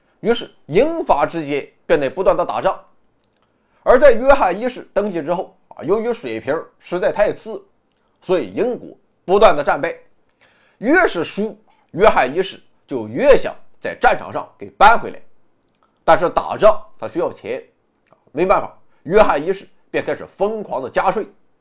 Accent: China; 在我们中国人看来

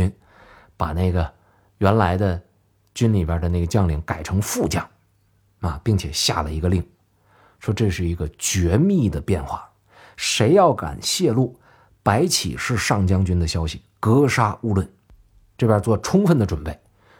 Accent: Northeast China, China; accent: Northeastern; 我们东北话咖了

